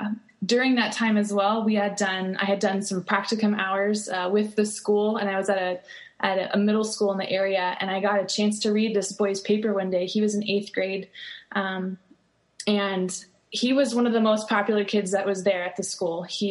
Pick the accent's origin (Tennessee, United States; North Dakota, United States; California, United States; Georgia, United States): California, United States; Cupertino; So I moved to Oakland and learned very quickly that the area that I grew up in Cupertino was very different than Oakland.